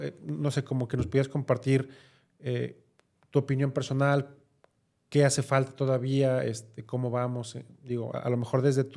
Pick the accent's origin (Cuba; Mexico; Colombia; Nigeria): Mexico; Guadalajara, Jalisco; somos tapatíos los dos